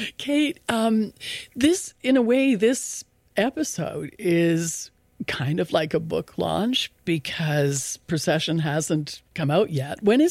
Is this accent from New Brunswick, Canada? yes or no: no; Ottawa, Ontario, Canada; I came from Ottawa, Algonquin territory